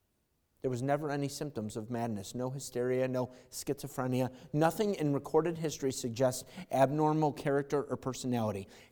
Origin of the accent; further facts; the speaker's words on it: Irondequoit, New York, United States; We grew up in Irondequoit, East Irondequoit.